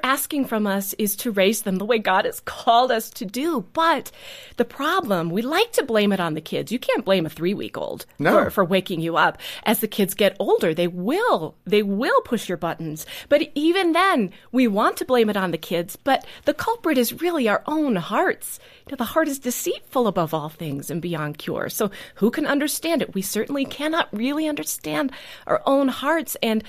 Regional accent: New Holstein, Wisconsin, United States; now in Neenah, United States; I live in Neenah. I grew up in New Holstein

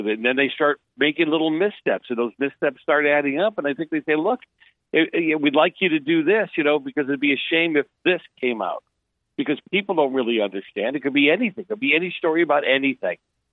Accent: Boston, Massachusetts, United States; You know, I grew up in Boston. I grew up in the north end of Boston, and it was a very mafia-controlled place back in the 60s and 70s.

